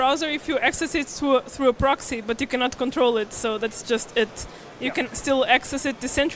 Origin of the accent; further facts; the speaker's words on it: Portugal; I have to comment on it because I'm from Portugal.